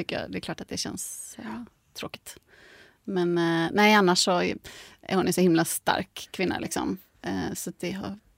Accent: Gothenburg, Västra Götaland County, Sweden; now in Stockholm, Sweden; jag är från Göteborg egentligen

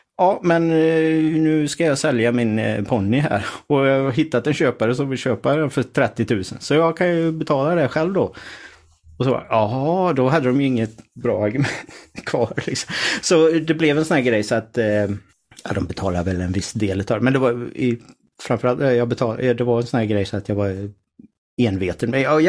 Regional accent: Sweden; Ja, men jag är från Sverige och jag kommer nu. Om 3 veckor så kommer jag att bo i Georgia under ett läsår

